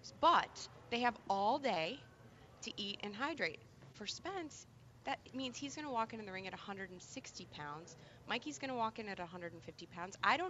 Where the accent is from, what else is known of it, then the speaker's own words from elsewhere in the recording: Michigan, United States; I'm from Michigan, so like, don't even bring in the Lions into this conversation.